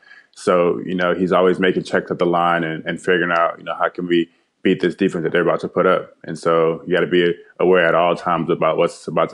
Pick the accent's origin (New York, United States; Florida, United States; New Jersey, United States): Florida, United States; I mean, obviously, like you just stated, I'm from Florida.